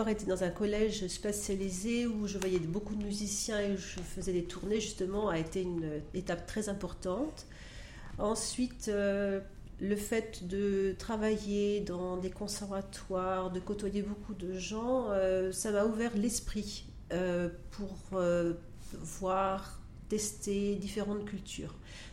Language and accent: French; France; now in Egypt; Je suis française d'origine.